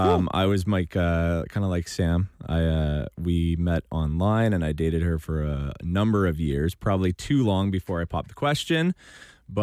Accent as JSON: {"language": "English", "town": "Toronto", "region": "Ontario", "country": "Canada", "said": "I'm from Toronto."}